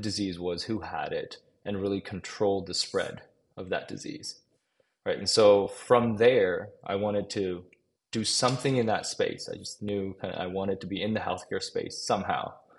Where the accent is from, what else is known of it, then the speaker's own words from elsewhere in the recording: Cambodia; growing up in Cambodia, where I was exposed early to the impacts of portable point of care diagnostics when I grew up there in the early 90s.